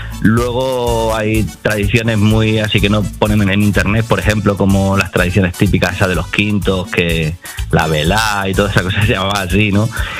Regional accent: Córdoba, Andalusia, Spain; born there; Bueno, nací en Córdoba

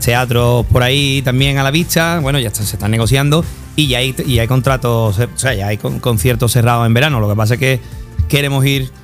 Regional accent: Cádiz, Andalusia, Spain; Me suena mucho porque yo como gaditano, estar en una comparsa

